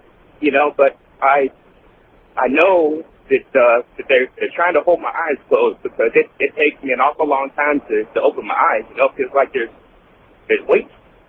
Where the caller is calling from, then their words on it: Fort Worth, Texas, United States; I'm calling from Fort Worth, Texas.